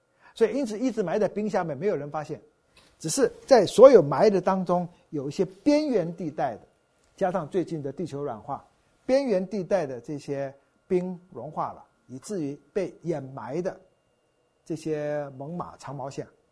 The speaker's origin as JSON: {"language": "Chinese", "country": "Taiwan", "tie": "born or raised there", "lives_now": "United States", "said": "我在台湾长大的，38度就快死掉了"}